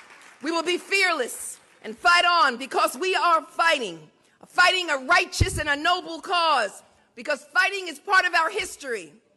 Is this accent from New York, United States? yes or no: yes; Brooklyn, New York, United States; because I'm from Brooklyn.